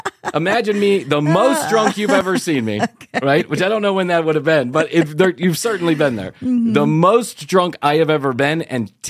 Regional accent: Atlanta, Georgia, United States; from Atlanta, Georgia.

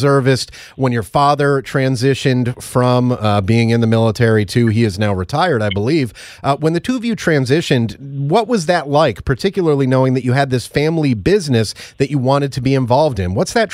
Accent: Stamford, Connecticut, United States; Growing up in the New York City area, the city of Stamford, Connecticut, where I grew up, is only, you know, half hour, 45 minutes outside of New York

